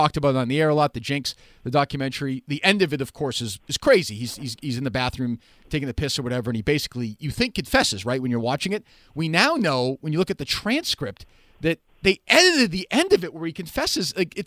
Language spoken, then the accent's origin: English; Boston, Massachusetts, United States; obviously I'm from Boston.